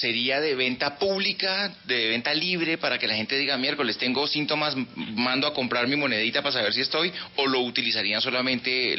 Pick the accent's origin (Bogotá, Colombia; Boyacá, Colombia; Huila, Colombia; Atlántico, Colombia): Boyacá, Colombia; Tuta; hoy puedo salir desde Aposentos Tuta, mi pueblo, el mismo pueblo de Josefa